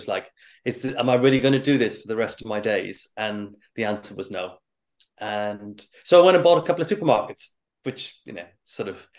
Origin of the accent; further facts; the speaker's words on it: Dublin, Leinster, Ireland; I grew up in Dublin. I started working in the local sweet shop at the age of 13.